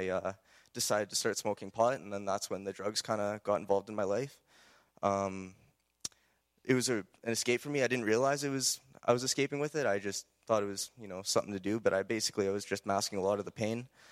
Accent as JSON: {"language": "English", "town": "Edmonton", "region": "Alberta", "country": "Canada", "said": "I'm 19 years old, and I'm from Edmonton, Alberta."}